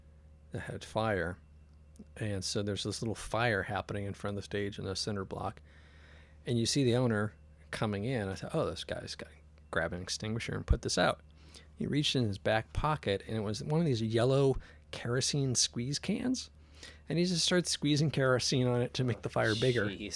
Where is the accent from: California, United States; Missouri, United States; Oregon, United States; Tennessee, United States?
California, United States; San Jose; I grew up in San Jose, and then in 98, I finally listened to all my professor's advice, get out of San Jose.